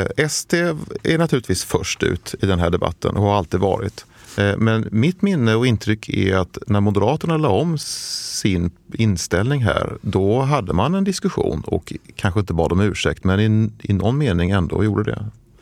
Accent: Lund, Skåne, Sweden; Jag är själv lundabo, uppvuxen och född där.

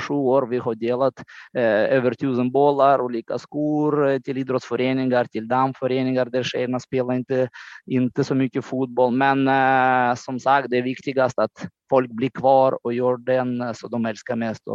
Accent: Moldova; Swedish is a second language; moved away as an adult; now in Sweden; Jag har flyttat till Sverige från Moldavien 2011 och kom egentligen till Sverige först som fotbollproffs

